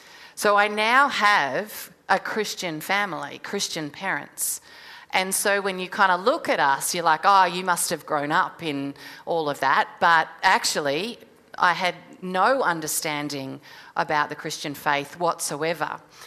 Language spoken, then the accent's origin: English; Melbourne, Victoria, Australia; I am from Melbourne. For those of you who know Melbourne at all, I am from a little place called the Mornington Peninsula.